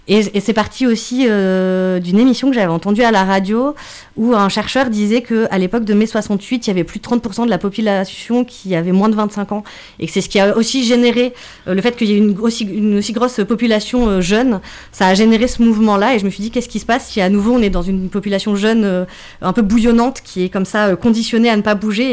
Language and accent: French; Montpellier, Occitanie, France; Je suis née à Montpellier et du coup j'ai grandi entre Montpellier et les Cévennes, en fait, dans l'arrière-pays montpelliérain, donc entre la terre rouge de Sommières et du lac du Salagou et la mer Méditerranée.